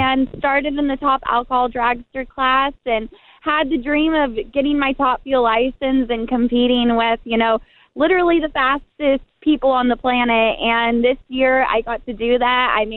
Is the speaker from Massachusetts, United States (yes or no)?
no; Fullerton, California, United States; I'm from Fullerton, California.